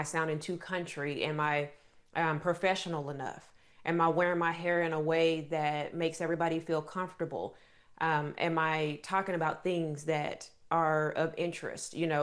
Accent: Oklahoma, United States; I grew up in Oklahoma, born and raised. I still live here in Oklahoma

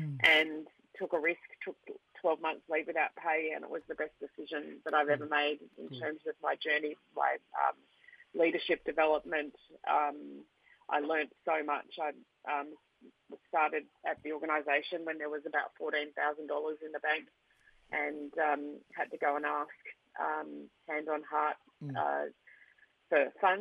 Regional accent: Blacktown, New South Wales, Australia; born there; I was born down in Blacktown in Sydney.

